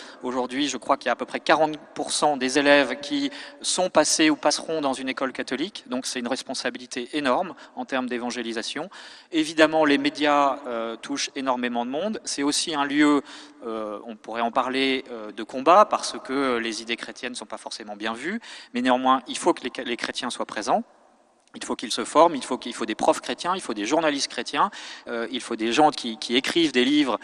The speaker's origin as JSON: {"language": "French", "country": "France", "said": "on est français, qu'on le veuille ou non. Et donc moi j'aime mon pays."}